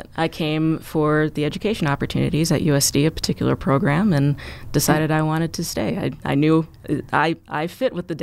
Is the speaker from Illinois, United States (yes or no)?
yes; Roscoe, Illinois, United States; Well, I am from Roscoe, Illinois, originally.